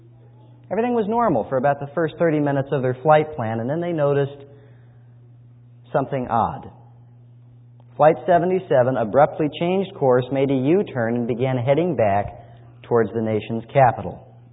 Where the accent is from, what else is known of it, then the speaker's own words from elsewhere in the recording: Los Angeles, California, United States; Slowly that big 757 lifted into the air on its way for the five-hour flight from Washington, D.C. to my hometown of Los Angeles, California.